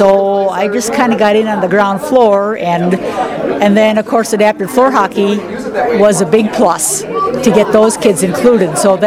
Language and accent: English; Iowa, United States; now in Owatonna, United States; And I grew up in Iowa, so no girls' basketball at my school.